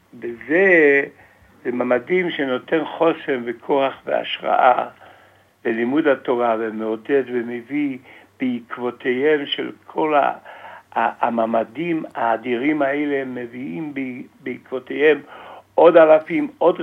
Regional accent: Jerusalem, Jerusalem District, Israel; אני ירושלמי, אני ארץ ישראלי בדם, בנפש וברוח ובנשמה

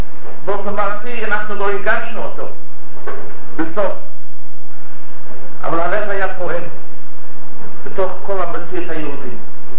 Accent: United States; באמריקה כשאנחנו גדלנו בישיבות

